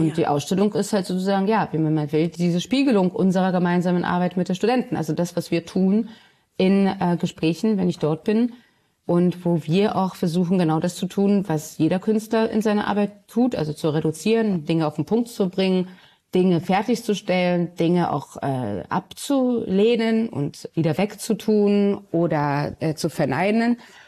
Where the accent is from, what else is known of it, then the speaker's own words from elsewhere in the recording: Katowice, Silesian Voivodeship, Poland; Aber das hängt natürlich auch alles damit zusammen, wo ich groß geworden bin. Mein Vater hatte damals eine Galerie in Katowice.